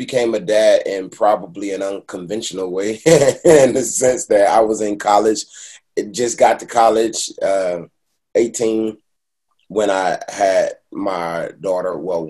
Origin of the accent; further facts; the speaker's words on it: Detroit, Michigan, United States; now in Los Angeles, United States; I'm from Detroit.